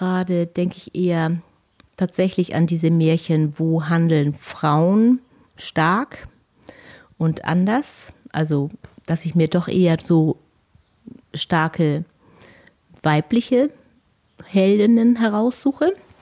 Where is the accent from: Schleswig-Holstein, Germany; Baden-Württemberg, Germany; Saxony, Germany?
Schleswig-Holstein, Germany; Schleswig; Ich bin ja in Schleswig geboren, mehr oder weniger aufgewachsen, habe mein Abi gemacht und auch noch meine Buchhändlerlehre dran gesetzt.